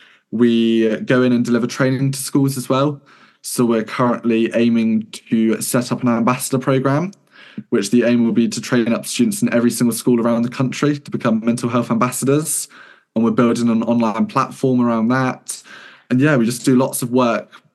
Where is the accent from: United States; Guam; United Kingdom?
United Kingdom; South West England; I grew up in Devon